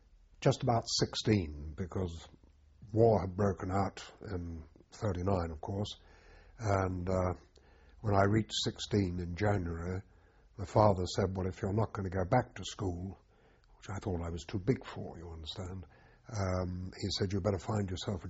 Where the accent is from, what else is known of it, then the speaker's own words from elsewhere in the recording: Dalston, London, United Kingdom; born there; Well, I was born in Dalston, which is now part of Hackney, I think.